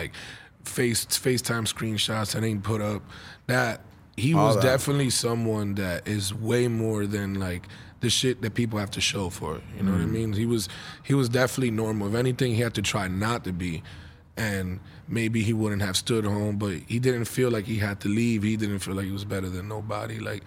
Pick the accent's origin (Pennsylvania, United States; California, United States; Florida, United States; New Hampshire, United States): Florida, United States; Orlando; How we're from Orlando